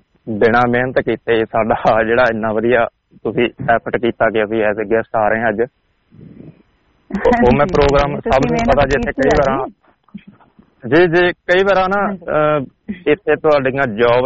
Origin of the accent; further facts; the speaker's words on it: Sri Muktsar Sahib, Punjab, India; now in Melbourne, Australia; India ਤੋਂ ਜੀ ਅਸੀਂ ਪੰਜਾਬ ਤੋਂ ਸ਼੍ਰੀ ਮੁਕਤਸਰ ਸਾਹਿਬ ਡਿਸਟ੍ਰਿਕਟ ਤੋਂ ਬਿਲੋਂਗ ਕਰਦੇ ਹਾਂ ਜੀ, ਖਾਸ ਹੀ ਛੋਟਾ ਜਿਹਾ ਪਿੰਡ ਆ ਜੀ ਨਾਲ ਤੇ, ਪਰ ਅਸੀਂ ਕਾਫੀ ਸਮਾਂ ਪਹਿਲਾਂ ਅਸੀਂ ਮੁਕਤਸਰ ਸ਼ਹਿਰ ਦੇ ਵਿੱਚ ਸ਼ਿਫਟ ਹੋ ਗਏ ਸੀ ਤੇ ਉਸ ਤੋਂ ਬਾਅਦ ਨਾਲ ਦੀ ਨਾਲ ਹੀ ਅਸੀਂ ਇੱਧਰ ਆਸਟ੍ਰੇਲੀਆ ਮੈਲਬਰਨ ਆ ਗਏ।